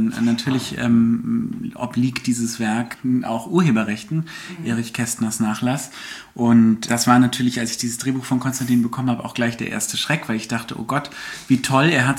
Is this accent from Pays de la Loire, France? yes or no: no; Paris, Île-de-France, France; in Frankreich, wo ich zur Schule gegangen bin, Deutsche Schule Paris